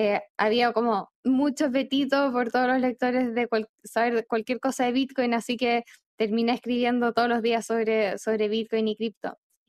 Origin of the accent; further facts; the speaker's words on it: Chile; also born or lived in Argentina; yo soy chilena, pero viví en Argentina casi 5 años cuando estaba trabajando ahí con Bloomberg.